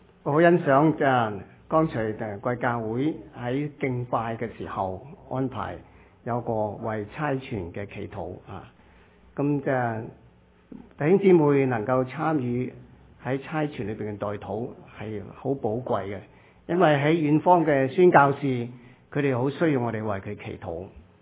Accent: China; 大多数我们中国人呢都是好，即是有好多人呢都没有做运动的习惯。

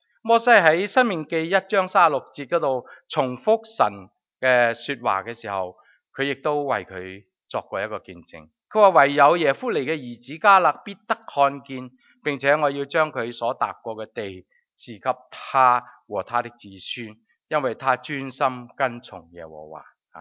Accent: China; 孝敬父母、尊敬长者，都系我哋中国人嘅一贯嘅传统

